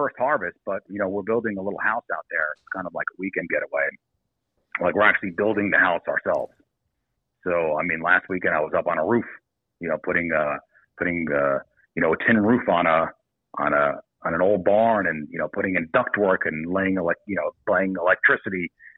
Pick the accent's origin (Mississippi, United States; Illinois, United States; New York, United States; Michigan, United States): New York, United States; New York City; Listen, I'm from New York City. My mom came out to come visit us.